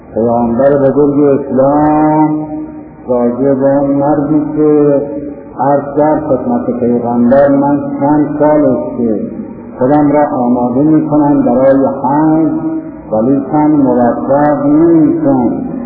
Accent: Khomeyni Shahr, Isfahan, Iran; در خود خمینی شهر خودمون که ولادت من در اینجا بوده که در اصفهان

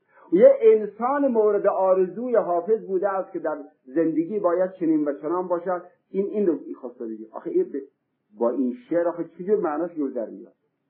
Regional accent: Sari, Mazandaran, Iran; من خودم اهل ساری هستم،

